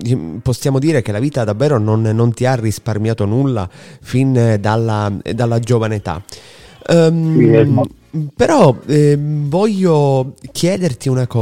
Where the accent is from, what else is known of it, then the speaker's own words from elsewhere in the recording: Sicily, Italy; Sono siciliano come te, anche se siamo da due parti della Sicilia differenti, ma sono siciliano come te